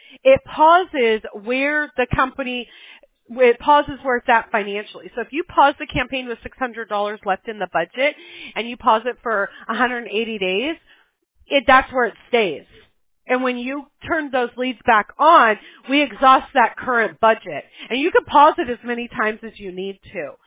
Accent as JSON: {"language": "English", "region": "the South", "country": "United States", "tie": "born there", "said": "I was born in the Bible Belt, so you're preaching to the choir here."}